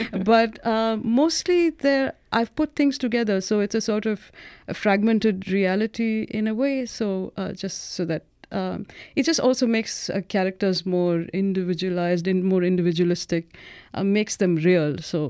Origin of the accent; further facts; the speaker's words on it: Chennai, Tamil Nadu, India; I'm from Chennai, also known as Madras, which is the name I prefer. I studied in the US in the mid-90s.